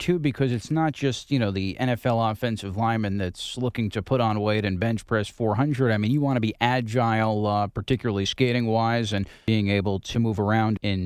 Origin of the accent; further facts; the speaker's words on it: New York, United States; Yeah, and it's funny, and I'm from New York, a Rangers fan